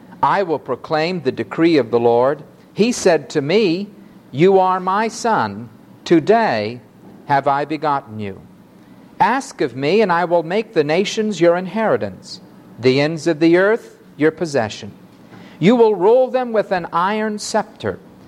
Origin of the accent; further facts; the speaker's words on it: New York City, New York, United States; Now, my wife and I, growing up in New York City, and particularly through her mom, we do get to go now and then to the Metropolitan Opera.